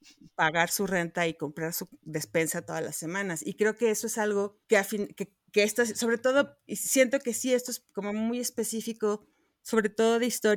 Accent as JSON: {"language": "Spanish", "country": "Mexico", "said": "como es el caso de nosotros que somos mexicanos"}